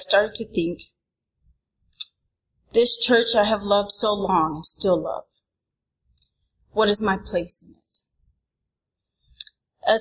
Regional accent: Brooklyn, New York, United States; I'm from Brooklyn, New York.

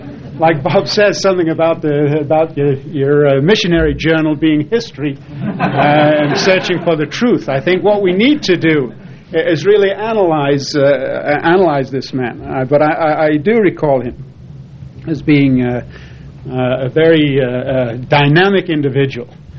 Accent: United Kingdom; I was raised in Great Britain

